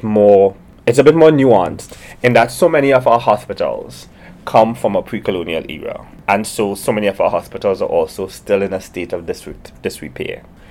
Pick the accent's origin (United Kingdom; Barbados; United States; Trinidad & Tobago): Trinidad & Tobago; So I'm originally from Trinidad.